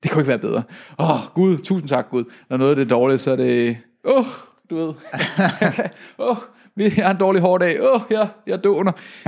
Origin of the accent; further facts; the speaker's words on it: Capital Region of Denmark, Denmark; Jeg er dansker, vokset op i Nordsjælland. Sådan en rimelig standard dude fra Danmark af.